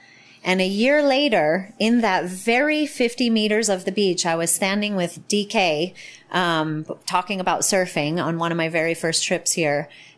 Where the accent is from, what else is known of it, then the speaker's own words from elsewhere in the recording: Chicago, Illinois, United States; I'm definitely from a hippie place. I was raised in Chicago.